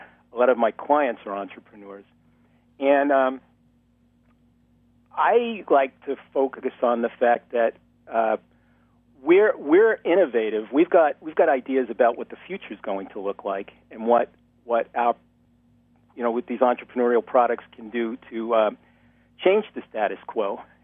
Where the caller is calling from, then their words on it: New York, United States; New York.